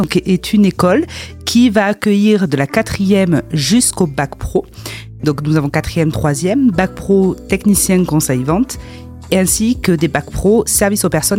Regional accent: Nouvelle-Aquitaine, France; Oui, et puis en plus, je suis du Lot-et-Garonne aussi.

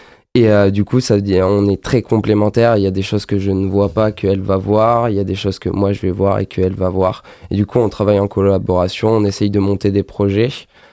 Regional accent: Nouvelle-Aquitaine, France; je suis natif de Dordogne quand même.

